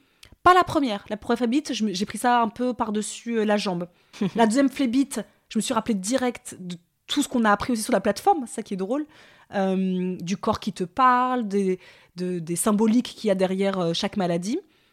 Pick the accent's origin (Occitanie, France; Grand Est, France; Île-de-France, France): Île-de-France, France; Paris; en tant que parisienne